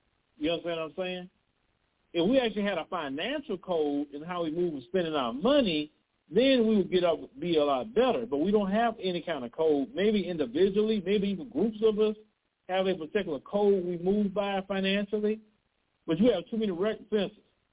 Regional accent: Port Arthur, Texas, United States; I've seen growing up in Port Arthur, where I'm from, how Vietnamese people came into Port Arthur.

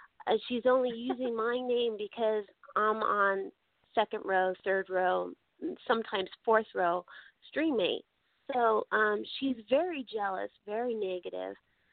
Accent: California, United States; You know, you may gag me with a pitchfork, but I came from California.

